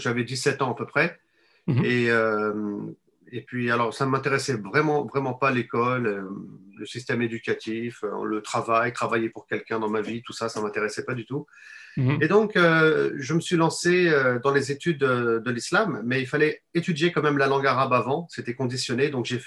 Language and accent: French; Fontainebleau, Île-de-France, France; born there; je suis né en France, je suis né à Fontainebleau, dans le 77, en Île-de-France, on peut dire.